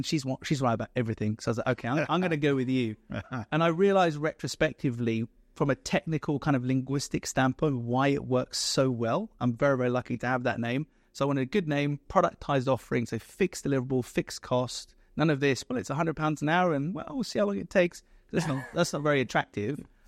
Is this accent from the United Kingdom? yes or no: yes; United Kingdom; as a Brit